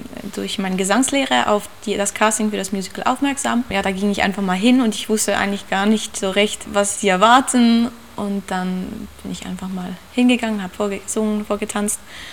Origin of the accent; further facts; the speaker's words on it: Zurich, Switzerland; ich komme aus Opfellen, das ist in der Nähe von Zürich